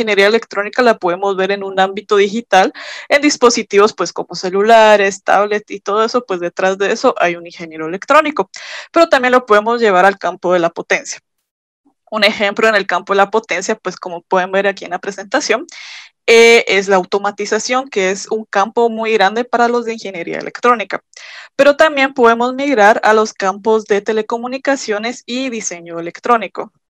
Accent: Guatemala; yo soy de Guatemala y yo soy ingeniera electrónica.

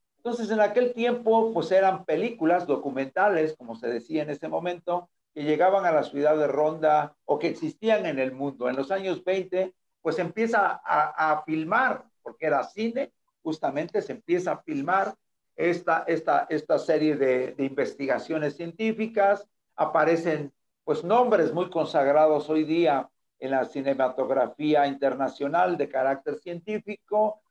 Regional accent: Mexico; no es el caso de Teresa y mío, que somos mexicanos

